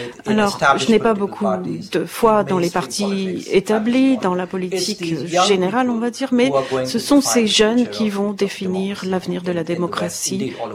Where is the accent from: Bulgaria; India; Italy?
India; moved away; Quand j'ai grandi en Inde, je connaissais que les gens de ma ville.